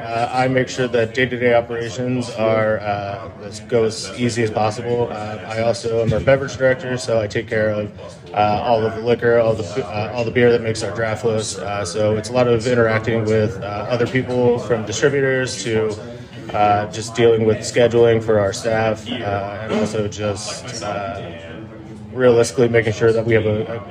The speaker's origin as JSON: {"language": "English", "town": "Finksburg", "region": "Maryland", "country": "United States", "tie": "born or raised there", "said": "I grew up in Carroll County, about 45 minutes north in Finksburg and like Westminster. I've been down in the city since I was 22, so I'm going on 17 years."}